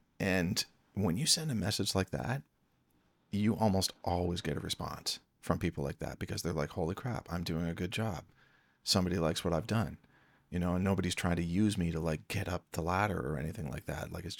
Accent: Peterborough, Ontario, Canada; I grew up in Peterborough, Ontario, Canada.

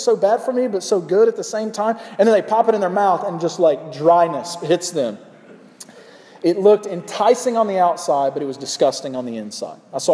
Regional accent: the South, United States; Okay, I'm from the South, if you can't tell.

